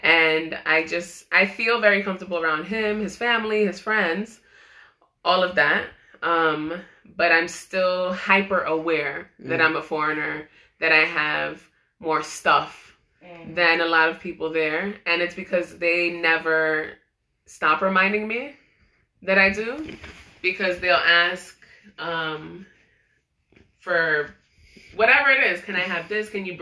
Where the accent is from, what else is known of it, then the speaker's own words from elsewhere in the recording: Brooklyn, New York, United States; no matter how long I'm away from New York or Brooklyn, I go visit and it's back to the same old shit.